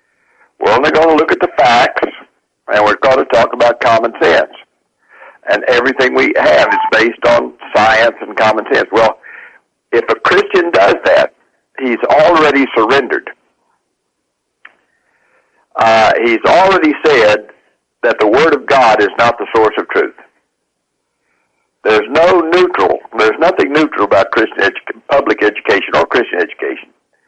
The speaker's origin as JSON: {"language": "English", "region": "West Virginia", "country": "United States", "said": "I know that, but I'm from West Virginia."}